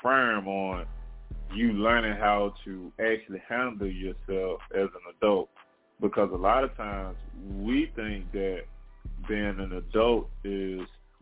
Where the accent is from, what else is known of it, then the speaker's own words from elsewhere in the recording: Memphis, Tennessee, United States; I remember people used to tell me growing up in Memphis, man, if you make it in Memphis, you can make it anywhere, right?